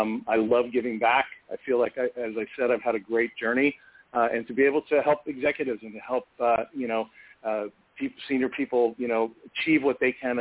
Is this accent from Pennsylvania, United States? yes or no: no; Maryland, United States; moved away as an adult; also born or lived in Los Angeles; I grew up in Maryland, and I wanted always from when I youngest I can remember, I always wanted to be an actor.